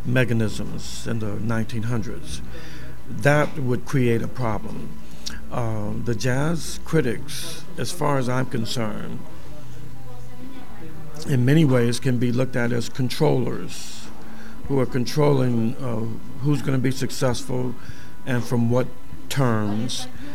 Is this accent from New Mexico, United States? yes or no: no; Chicago, Illinois, United States; I'm originally from Chicago, and I have always been viewed as somewhat separate, even in my own family when I was growing up.